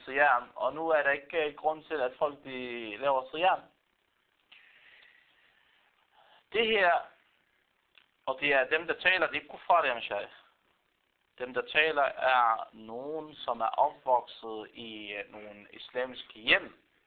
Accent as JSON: {"language": "Danish", "country": "Palestine", "said": "jeg kan udtale mig som palæstinenser og palæstinensisk befolkning"}